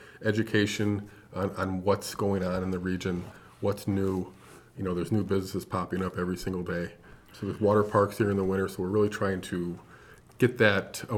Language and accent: English; Berlin Heights, Ohio, United States; also born or lived in New Jersey; Yeah, I grew up in Berlin Heights.